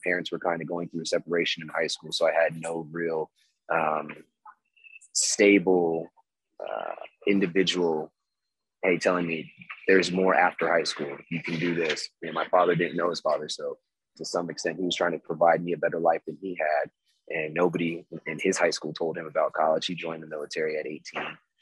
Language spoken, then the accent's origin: English; Stafford, Virginia, United States; I was born and raised in Virginia, in Stafford, Virginia. I was born at Potomac Hospital. This is 1988, so I'm 33 right now.